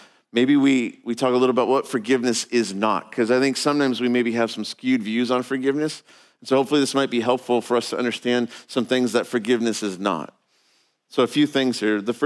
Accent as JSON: {"language": "English", "town": "Los Angeles", "region": "California", "country": "United States", "tie": "born or raised there", "said": "You know, I'm an American and I have my rights. And I grew up driving the streets of LA."}